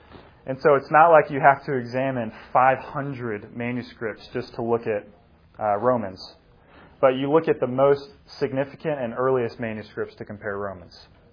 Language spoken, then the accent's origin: English; Virginia, United States; I can say that because I'm from Virginia, and I know a lot of people from West Virginia.